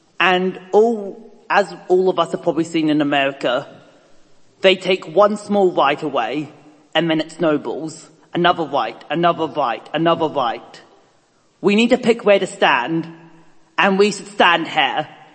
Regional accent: South Island, New Zealand; I've just moved here three, four days ago. Someone tell me. So I come from South Island

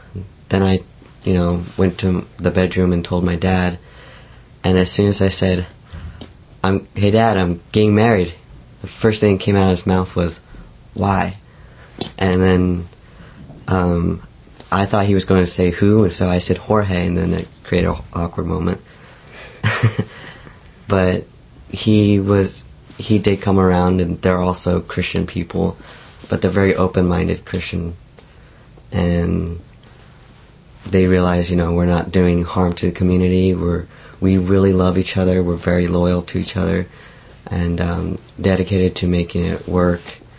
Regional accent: New Zealand; also born or lived in San Diego, United States; I was born in San Diego, but I did grow up in New Zealand. My earliest memories were actually that of New Zealand.

